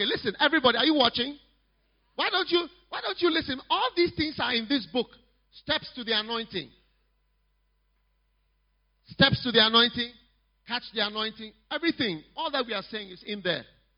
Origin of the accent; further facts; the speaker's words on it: Ghana; I'm not American. If I was American, it would even be different. But you see, I'm from Ghana. Africa.